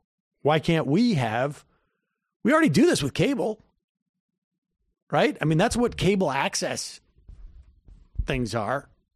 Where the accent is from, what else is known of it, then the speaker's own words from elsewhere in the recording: United States; because we're American and we don't use such big words as malice or ignorance.